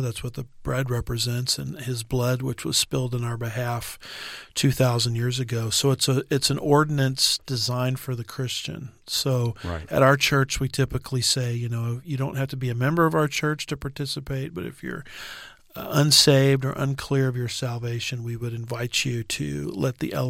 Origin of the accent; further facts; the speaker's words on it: United States; So I'm speaking as a American citizen.